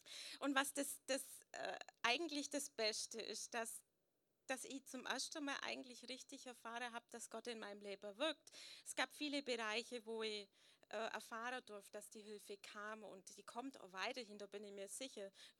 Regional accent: Möttingen, Bavaria, Germany; bin aus Möttingen.

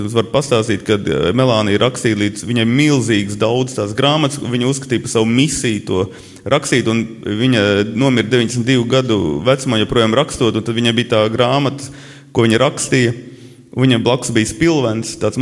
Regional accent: Latgale, Latvia; es esmu latgalietis, man ir daudz savādāk mentalitāte

